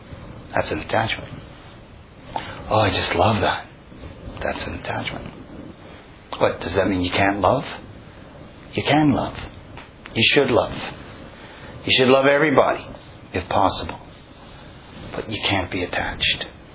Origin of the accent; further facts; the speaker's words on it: Canada; I was born and raised in Canada. Not so much there.